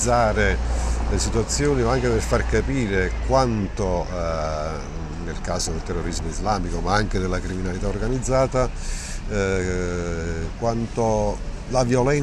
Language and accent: Italian; Naples, Campania, Italy; e ogni volta da napoletani siamo riusciti a prenderci qualcosa da parte dei popoli che sono arrivati a Napoli